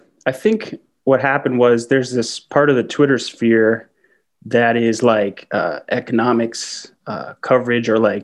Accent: Canada; As a Canadian

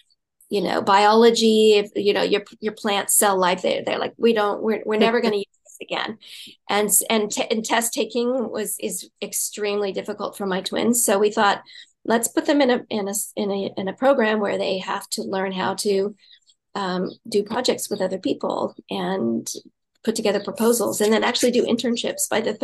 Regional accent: United States; So my home country is the U.S.

